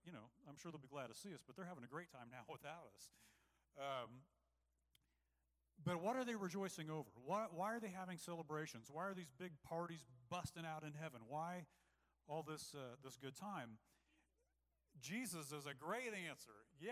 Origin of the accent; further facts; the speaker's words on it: United States; I mean, we're Americans.